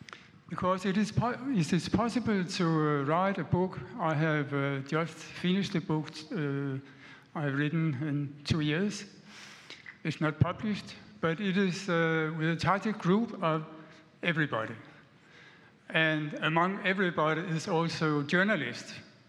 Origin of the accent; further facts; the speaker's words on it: Denmark; English is a second language; from Denmark, and my English is not the best, but it's my best.